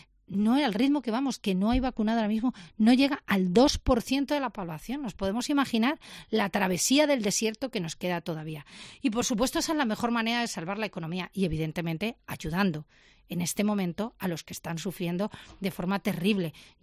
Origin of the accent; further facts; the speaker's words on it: Castilla-La Mancha, Spain; pero en mi tierra me comprenderán que me duele más a lo que están viviendo de nuevo en el Hospital de Ciudad Real